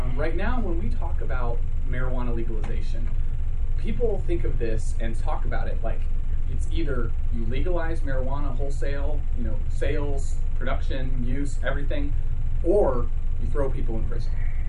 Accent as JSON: {"language": "English", "town": "Denver", "region": "Colorado", "country": "United States", "tie": "born or raised there", "also_born_or_lived": "Chicago", "said": "So I'm from Denver, Colorado. I was born in Chicago, but raised the vast majority of my life in Denver."}